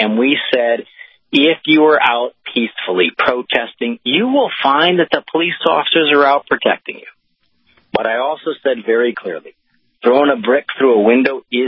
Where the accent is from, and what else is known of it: Missouri, United States; born or raised there